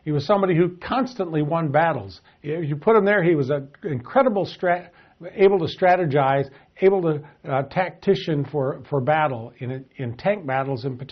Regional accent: the West, United States; I grew up in the Western United States.

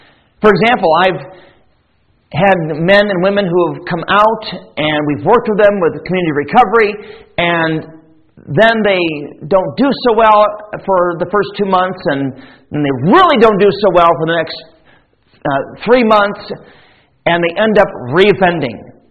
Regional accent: Grand Rapids, Michigan, United States; Now, I hail from Grand Rapids, Michigan, and Thankfully, we have many resources.

